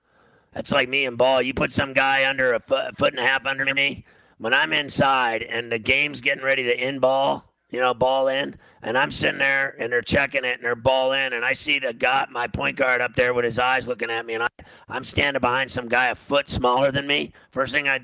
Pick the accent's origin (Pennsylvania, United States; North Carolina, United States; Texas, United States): Pennsylvania, United States; Pittsburgh; Pittsburgh. Pittsburgh and Cleveland are the same absolute shackles of misery, weather-wise and everything else.